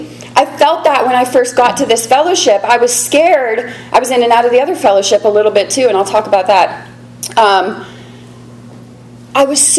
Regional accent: Pittsburgh, Pennsylvania, United States; I grew up in Pittsburgh in, like, a boarded up trap house where I thought, like, a lot of shit was normal that was not normal.

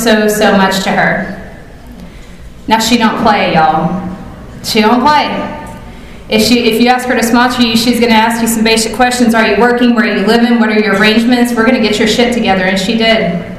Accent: Fort Worth, Texas, United States; We're from the Fort Worth area.

